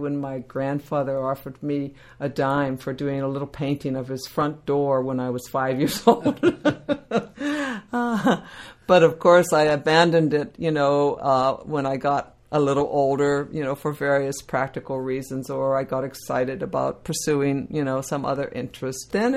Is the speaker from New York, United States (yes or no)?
no; Superior, Wisconsin, United States; I was born in Superior, Wisconsin, in January 7th, 1942, 1 month after Pearl Harbor. We lived there.